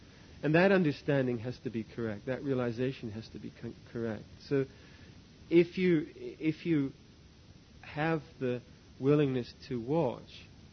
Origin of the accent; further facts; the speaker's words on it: England, United Kingdom; I'm an Englishman anyway.